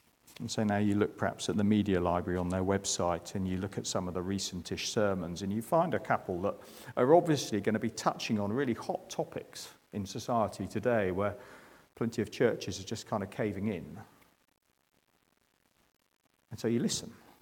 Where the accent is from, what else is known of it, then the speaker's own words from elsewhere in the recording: England, United Kingdom; It's something about being English that makes it really, really difficult, doesn't it?